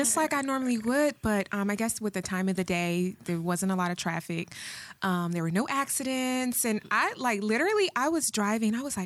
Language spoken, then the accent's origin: English; Kissimmee, Florida, United States; also born or lived in Miami, United States; And from there, when I was about 11 or so, I moved to Kissimmee, Florida.